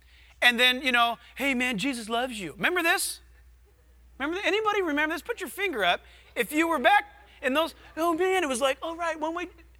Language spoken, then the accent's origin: English; California, United States; I remember growing up in Orange County, and I remember in 1977 becoming a Christian.